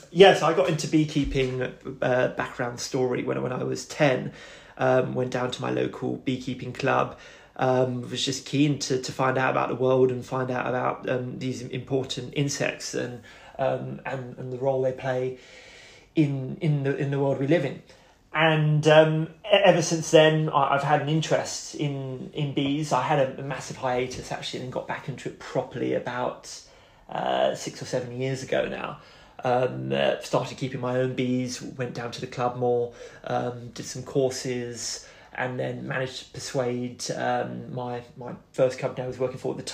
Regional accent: Greenwich, London, United Kingdom; I am from Greenwich in southeast London.

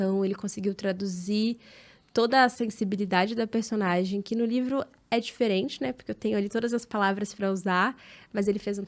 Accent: Minas Gerais, Brazil; Eu sou de Minas, né?

